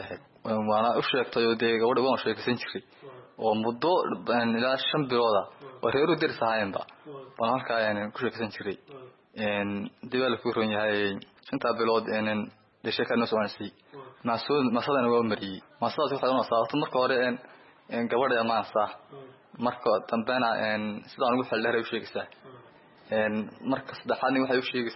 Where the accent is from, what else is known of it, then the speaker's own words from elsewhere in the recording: Caruul, Sool, Somalia; born there; waxaan ku dhashay deegaanka caruul ee gobolka Sool.